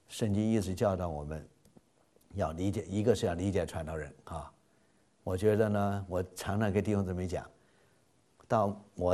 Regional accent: China; 这是我们中国人的这个文化。所以你看我们到北美呢念研究生就很吃亏了

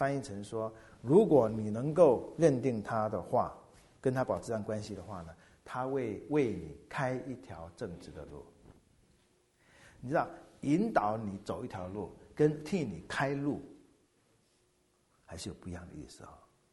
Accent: China; 我们中国人或者很多的人有时候就是机关算尽了

